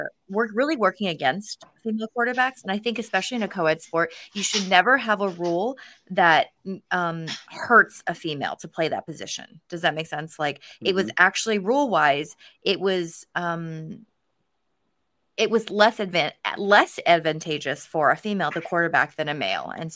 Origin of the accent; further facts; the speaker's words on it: St. Louis, Missouri, United States; So I grew up in St. Louis, Missouri, mainly. And there wasn't many Asians in my school.